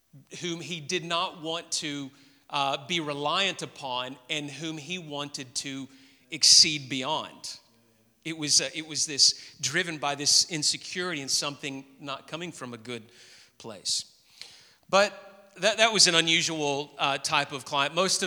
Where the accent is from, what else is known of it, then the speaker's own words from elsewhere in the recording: Memphis, Tennessee, United States; Because I grew up in a somewhat wealthier suburb of Memphis, where in the city I grew up in Tennessee